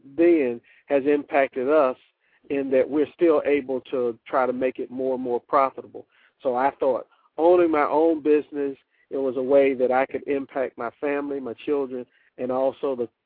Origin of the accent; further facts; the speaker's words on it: Greensboro, North Carolina, United States; I'm a native of North Carolina. Lived in Greensboro all my life, and then went to school in Durham, North Carolina Central University